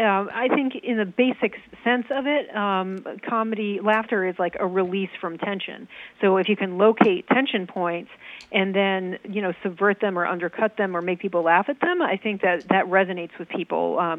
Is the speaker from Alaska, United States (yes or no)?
no; Manchester, Connecticut, United States; I grew up in Manchester, Connecticut. In fact, about like a half a mile from Shady Glen.